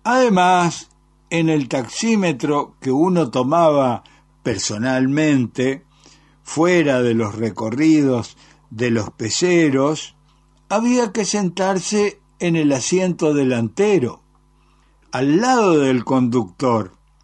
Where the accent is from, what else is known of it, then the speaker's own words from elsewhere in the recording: Argentina; "No, soy argentino", le dije.